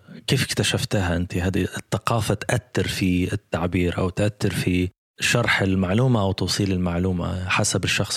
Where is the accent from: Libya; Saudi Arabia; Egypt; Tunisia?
Libya; also born or lived in Morocco; السيارة ليبية، رخصة ليبية، الكتيب ليبي، اسمي ليبي، هدرز معك بالليبي؟